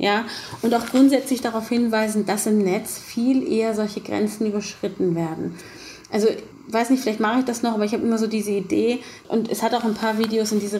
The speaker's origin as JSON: {"language": "German", "region": "Northern Germany", "country": "Germany", "said": "Für mich eben auch so als Norddeutsche ist das unglaublich gewesen"}